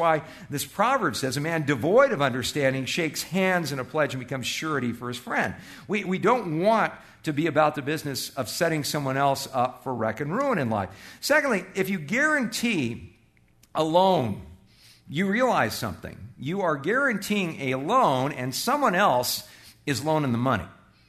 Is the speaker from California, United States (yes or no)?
yes; California, United States; moved away as an adult; now in Arizona, United States; when I came here from California in 1978, as an out-of-state student at the U